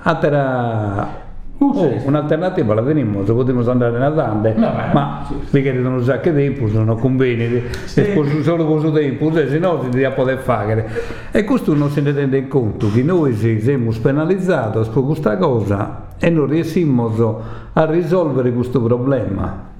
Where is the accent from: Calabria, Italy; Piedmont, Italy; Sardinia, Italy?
Sardinia, Italy; che sono sardo e che tutti gli anni ho fatto sacrificio